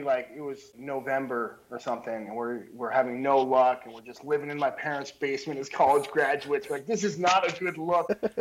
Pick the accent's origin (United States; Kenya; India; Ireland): United States; Lebanon, New Hampshire; So grew up in a small town, Lebanon, New Hampshire.